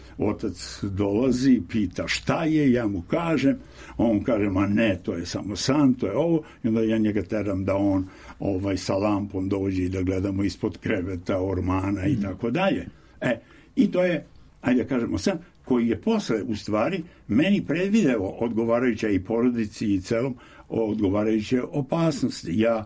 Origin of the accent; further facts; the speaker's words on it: Frkašić, Lika-Senj County, Croatia; Ja sam iz Like. Iz blizine Korenice, selo Frkašić.